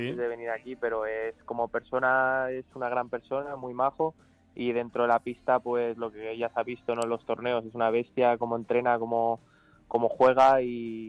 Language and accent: Spanish; Daganzo, Community of Madrid, Spain; Yo soy de Daganzo.